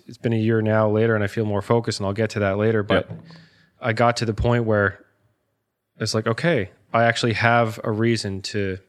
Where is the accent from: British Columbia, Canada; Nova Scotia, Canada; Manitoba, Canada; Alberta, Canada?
Nova Scotia, Canada; Halifax; also born or lived in Ontario; I'm from Halifax. Been living here now my whole life, except for a couple of years staying in Ontario.